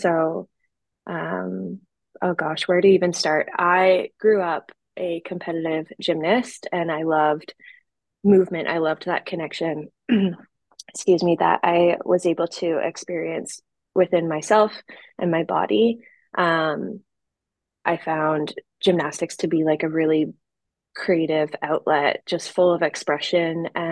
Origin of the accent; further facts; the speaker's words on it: Ontario, Canada; also born or lived in Vancouver; now in Tofino, Canada; Previous to that, we were in Vancouver. I'm originally from Ontario, but I was living in Vancouver for about 6.5 years. And yeah, and our journey took us here to Tofino.